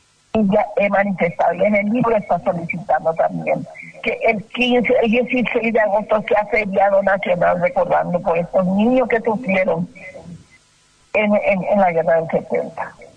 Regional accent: Paraguay; Yo soy muy paraguaya. Y a mí me interesa, yo vivo con la historia paraguaya.

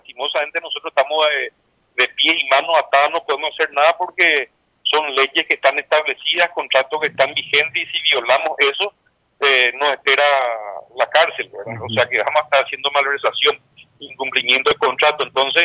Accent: Paraguay; cuando nos fuimos como paraguayos a la guerra del Chaco

